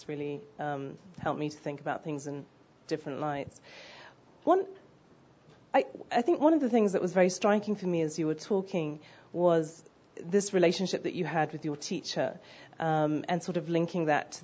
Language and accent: English; Nigeria; I grew up in West Africa. I grew up in Nigeria